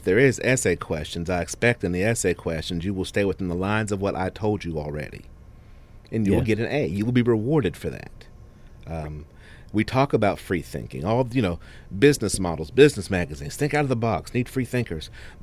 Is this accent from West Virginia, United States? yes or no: yes; West Virginia, United States; I'm from West Virginia.